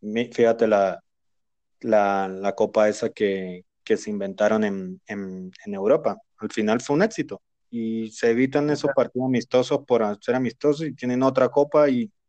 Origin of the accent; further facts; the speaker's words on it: Venezuela; yo como venezolano puedo dar mi opinión